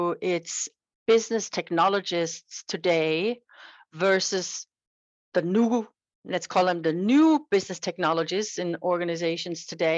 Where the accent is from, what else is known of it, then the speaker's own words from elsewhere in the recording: Germany; English is a second language; which of course my accent gives away. I'm from Germany.